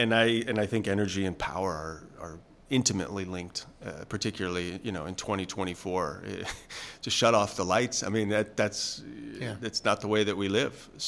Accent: United States; tout the U.S. because I'm American

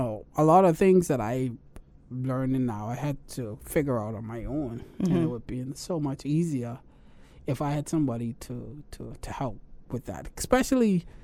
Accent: Bahamas; It stood out that I was from the Bahamas and I was just memorable to everybody because it was like, who the guy from the Bahamas?

